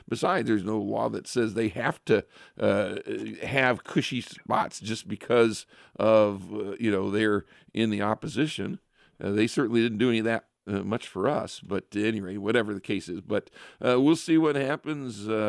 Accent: Ohio, United States; partly because he's from Ohio. I'm from Ohio. That's part of it right there.

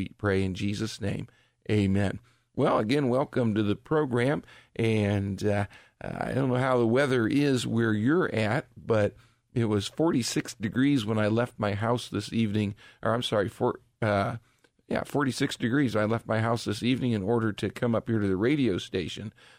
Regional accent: Richfield, Ohio, United States; Being born and raised in Northeastern Ohio, I like the change of seasons.

